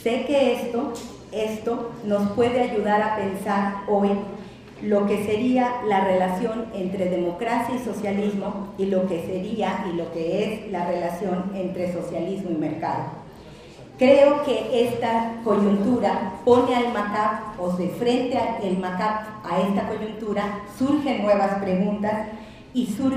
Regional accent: Cuba; esta realidad que hoy tenemos como cubanos o como ciudadanos del mundo

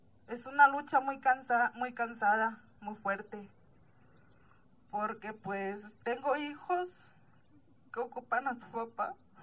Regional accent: Loma de Bacum, Sonora, Mexico; Nosotros venimos del estado de Sonora, de la tribu Yaqui. Nuestro pueblo se llama Loma de Bacum.

